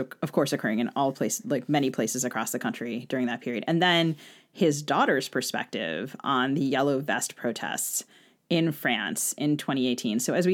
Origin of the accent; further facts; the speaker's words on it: Bethesda, Maryland, United States; I grew up outside DC in Bethesda, Maryland, so kind of in the world of feds and people who, I don't know, spoke congressional speak very fluently.